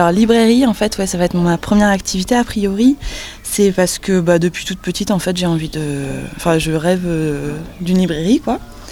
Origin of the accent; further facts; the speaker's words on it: Aixe-sur-Vienne, Nouvelle-Aquitaine, France; j'ai grandi à Aix-sur-Vienne jusqu'à 18 ans. Après, je suis partie pendant 10 ans pour faire les études, les premiers boulots, donc en France et à l'étranger. Et j'ai eu très envie de revenir